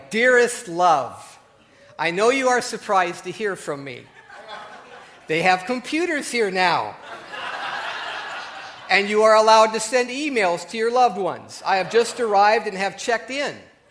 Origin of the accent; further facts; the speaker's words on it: Minneapolis, Minnesota, United States; A lot of you know I'm from the Minneapolis-St. Paul area, so think about this one.